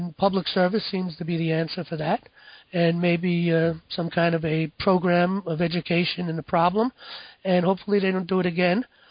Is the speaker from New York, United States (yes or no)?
yes; New York City, New York, United States; I come from New York City, and when I was younger, I was raised in the 50s and the 60s, and in the city, it was always very friendly in the city. Summer nights, I lived in the Bronx.